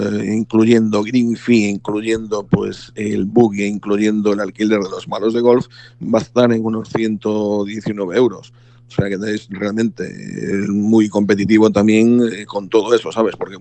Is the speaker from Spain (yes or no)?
yes; Galicia, Spain; No, pero bueno, yo soy gallego, evidentemente